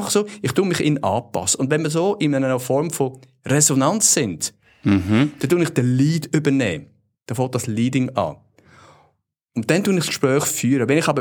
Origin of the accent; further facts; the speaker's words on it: Switzerland; Also bei uns in der Schweiz ist der, glaube ich, bis heute gibt es den, also ist sogenannte Steherrennen.